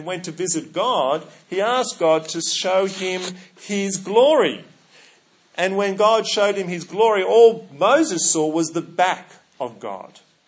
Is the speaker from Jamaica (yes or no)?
no; Australia; It's not that I'm an Australian. It's not that I'm married to Anna. It's not that I'm a minister of the Presbyterian Church of Australia.